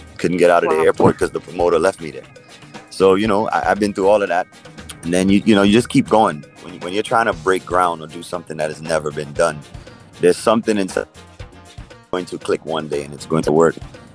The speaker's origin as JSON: {"language": "English", "region": "New York", "country": "United States", "tie": "born or raised there", "also_born_or_lived": "Trinidad and Tobago / Atlanta", "said": "I was born in Trinidad and Tobago. And I'd say, you know, I kind of grew up everywhere. Grew up in New York, Atlanta, you know, just kind of here and there everywhere."}